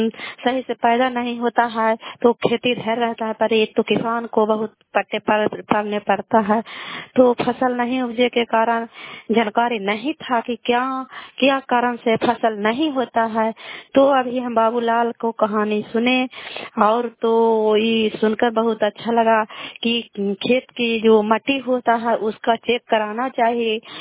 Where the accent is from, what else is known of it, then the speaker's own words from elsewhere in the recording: Kalyanpur, Bihar, India; घर कल्याणपुर वाली बेलसी पंचायत तरखानशाने जिला लालंदा का निवासी हूँ।